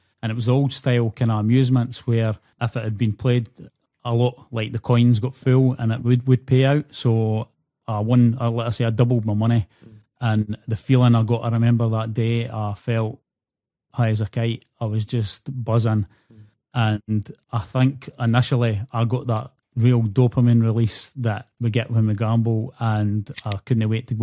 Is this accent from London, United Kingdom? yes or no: no; Scotland, United Kingdom; So I'm from Scotland, and the bookies are basically the bookmakers.